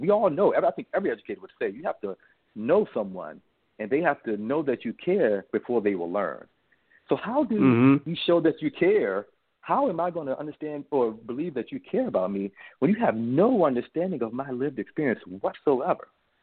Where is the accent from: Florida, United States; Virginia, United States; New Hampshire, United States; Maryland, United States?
Virginia, United States; As an African-American man with a lived experience that, you know, growing up in Central Virginia in a very rural community